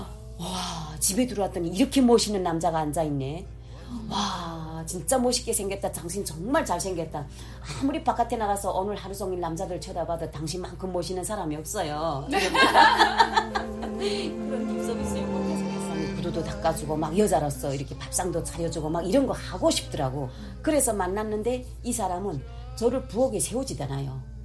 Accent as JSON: {"language": "Korean", "country": "North Korea", "said": "근데 저는 내가 북한 여자인데 그 고향은 밝히지 않는단 말이에요. 사이트에 그런 건 없어요. 그래가지고 내가 북한 사람인데 혹시 승인하겠는가 이게 우려돼가지고"}